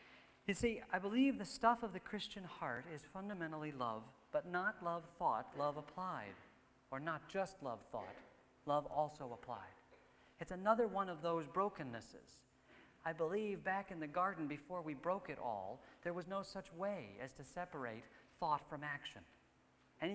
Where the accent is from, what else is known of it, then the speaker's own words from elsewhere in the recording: New Jersey, United States; born there; now in Chicago, United States; I can tell you that I was born, that … I was born in New Jersey, and then I went to Wheaton